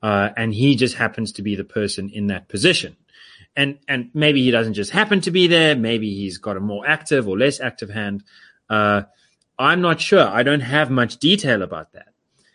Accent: South Africa; tell us your story, why do you speak Russian? I'm South African.

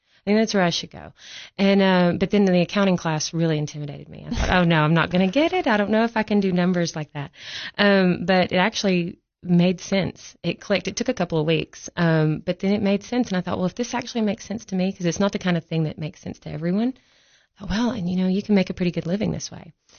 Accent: McMinnville, Tennessee, United States; I'm local from McMinnville, yes.

